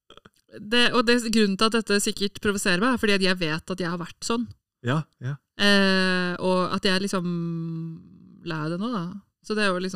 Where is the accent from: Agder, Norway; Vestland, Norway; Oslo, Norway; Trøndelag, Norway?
Vestland, Norway; Bergen; jeg er fra Bergen, da. Vi hadde ikke spisestue, vi altså.